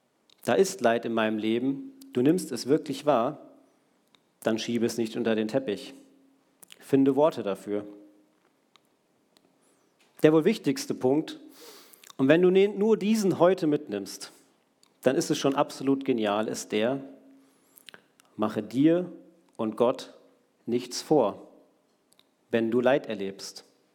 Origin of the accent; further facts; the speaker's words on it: Rimbach, Hesse, Germany; Ich habe meine Heimat Rimbach wirklich geliebt. Aber wir mussten umziehen und als Kind muss man einfach mit umziehen. Ich konnte nicht dort bleiben. Also kamen wir in Lauterbach an.